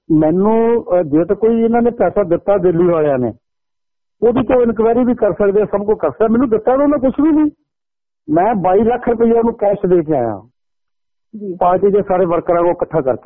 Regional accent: Gurdaspur, Punjab, India; ਮੈਂ ਗੁਰਦਾਸਪੁਰ ਤੋਂ ਇੰਡੀਪੈਂਡੈਂਟ ਜਿੱਤਿਆ ਸੀ ਆਪਣੇ ਜ਼ਿਲ੍ਹੇ ਤੋਂ

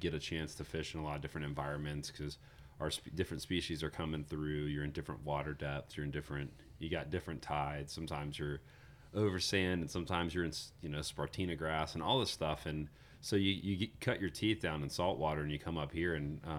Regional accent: Florida, United States; I think for me, it's kind of like growing up in Florida. You know, I would come up with my dad to, you know, a couple areas around Pigeon Forge

